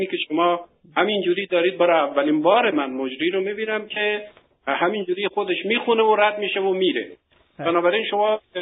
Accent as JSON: {"language": "Persian", "country": "Iran", "said": "من به عنوان یک ایرانی که دو برادرم در جنگ بین ایران و عرب ها کشته شدن،"}